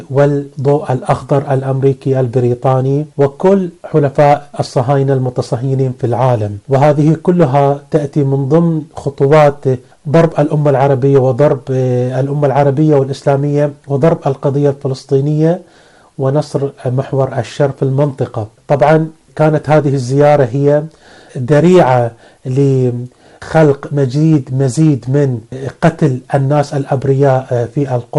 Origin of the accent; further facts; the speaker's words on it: Bahrain; عندنا في البحرين رجال ونساء أبطال وبطلات